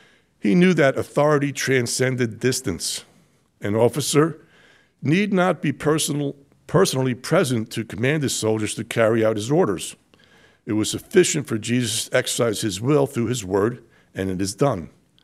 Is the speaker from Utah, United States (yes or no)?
no; New Jersey, United States; Luke uses the Greek word, I'm from New Jersey, doulos, meaning bondslaven.